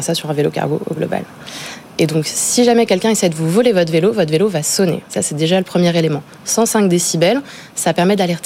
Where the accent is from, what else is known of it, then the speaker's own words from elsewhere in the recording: Paris, Île-de-France, France; Fils grandit à Paris, j'ai grandi à Paris.